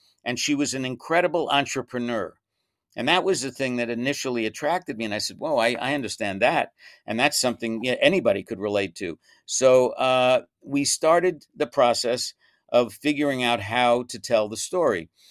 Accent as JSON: {"language": "English", "town": "Brooklyn", "region": "New York", "country": "United States", "said": "Well, I'm from New York and I have heard of Mother Cabrini, but I didn't know that much about her. I mean, I'm from Brooklyn, actually."}